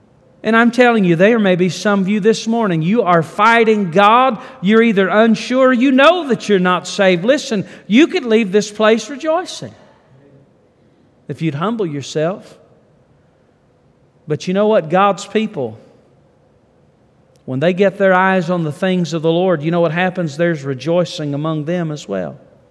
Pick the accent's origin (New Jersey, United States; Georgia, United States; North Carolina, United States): North Carolina, United States; Yadkinville; Now, I will tell you, I was born and raised in Yadkinville, North Carolina.